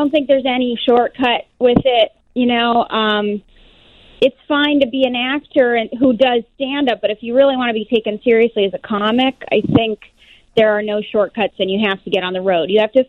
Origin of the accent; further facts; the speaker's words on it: East Coast, United States; I'm from the East Coast, so I've done shows out there, and then I've done other shows in the Midwest and South, but somehow I have missed Chicago